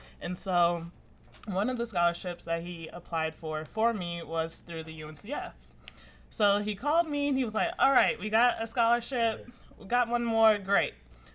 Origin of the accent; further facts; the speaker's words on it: Plainfield, Illinois, United States; I'm originally from the Midwest area. I graduated from high school in Plainfield, Illinois, and so going to Tallahassee, Florida, I was an out-of-state student.